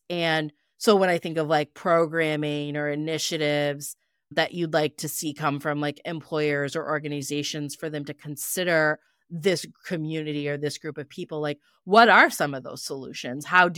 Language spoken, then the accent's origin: English; United States; born there; I'm Pakistani, American born